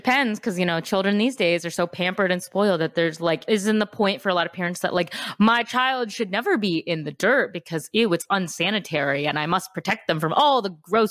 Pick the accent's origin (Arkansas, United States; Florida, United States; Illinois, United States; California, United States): Illinois, United States; Chicago; Maybe it's just because I come from Chicago